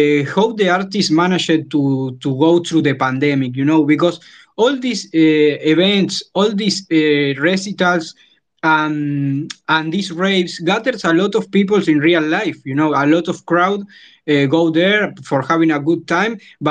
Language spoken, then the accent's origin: English; Argentina; English is a second language; It's not that easy here in South America. I'm from Argentina, and the community around the techno and electronic music is not that big.